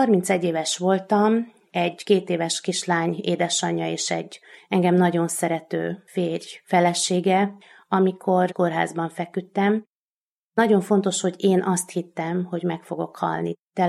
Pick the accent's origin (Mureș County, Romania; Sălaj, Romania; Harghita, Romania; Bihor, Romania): Mureș County, Romania; Târgu Mureș; Marosvásárhelyen, Erdély szívében születtem. Nagyon nagy örömmel fogadott a családom, nagyon nagy szeretetben nőttem föl